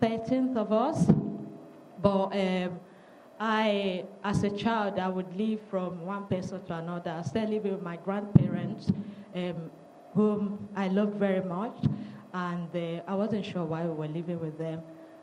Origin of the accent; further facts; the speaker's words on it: Nigeria; And growing up in Nigeria, I grew up in a very large family.